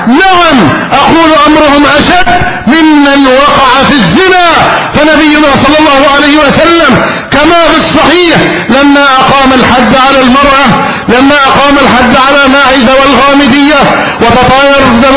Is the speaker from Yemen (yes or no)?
no; Egypt; واجعل بلدنا مصر أمنا أمانا